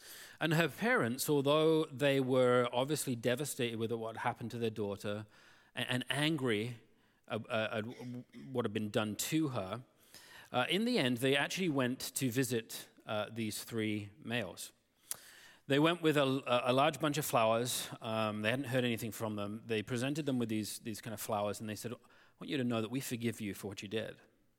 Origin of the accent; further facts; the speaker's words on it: Northampton, East Midlands, United Kingdom; I remember going back to my hometown, to Northampton, to do my final year of university.